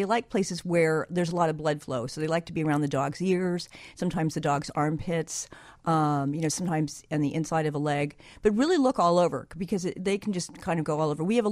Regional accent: California, United States; No, in fact, I'd mentioned earlier, I'm from California.

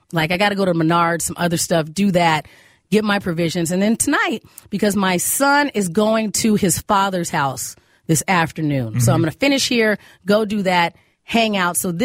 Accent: Arizona, United States; You know, we're in my family, we grew up in Arizona.

